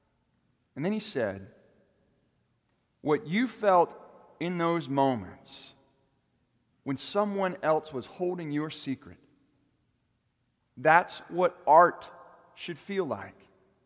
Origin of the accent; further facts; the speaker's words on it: Lakeland, Florida, United States; Mr. Hughes was the local theater guru in my hometown of Lakeland, Florida.